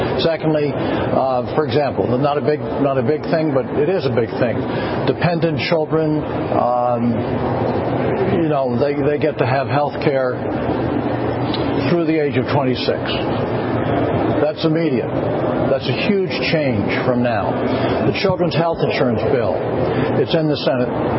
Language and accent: English; West Virginia, United States; Look, I come from West Virginia. I represent them.